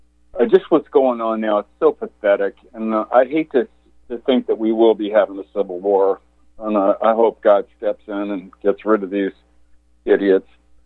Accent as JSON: {"language": "English", "country": "United States", "said": "I'll say my truth. That's I'm an American."}